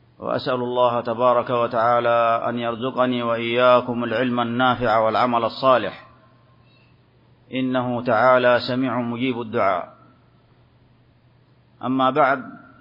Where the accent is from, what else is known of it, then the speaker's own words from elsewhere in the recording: Saudi Arabia; بلادنا المملكة العربية السعودية